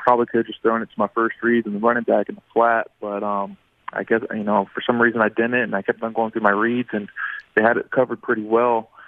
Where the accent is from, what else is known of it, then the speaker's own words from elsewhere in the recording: Atlanta, Georgia, United States; Yeah, I'm already back down in Atlanta, you know, my hometown, and I'm back to training already.